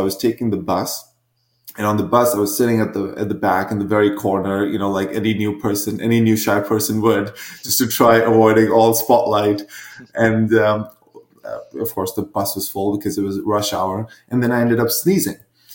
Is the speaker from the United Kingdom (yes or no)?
no; India; And I've never heard that, you know, growing up in India.